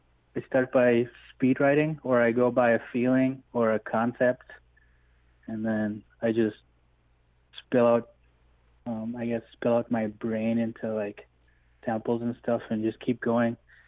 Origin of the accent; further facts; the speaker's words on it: Onion Lake, Saskatchewan, Canada; I'm from Onion Lake, Saskatchewan. I am Nahio, but some people call it Cree, which is fine.